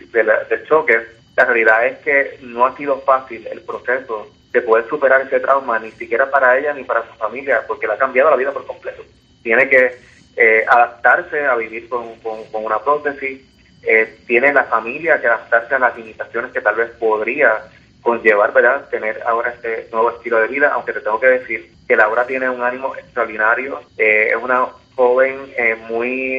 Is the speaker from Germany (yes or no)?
no; Puerto Rico; Y nosotros como puertorriqueños nos tenemos que sentir orgullosos de eso